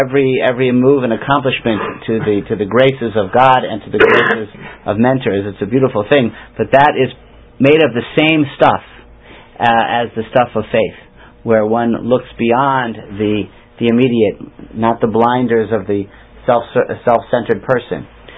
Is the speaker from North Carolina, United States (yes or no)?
no; Silver Spring, Maryland, United States; I'm from Silver Spring. That's where we were visiting at the time.